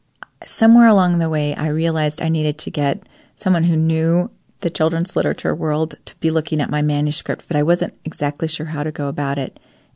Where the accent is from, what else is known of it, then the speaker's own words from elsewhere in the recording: Seattle, Washington, United States; I mean, we grew up in the Seattle area. We don't get too many wild horses.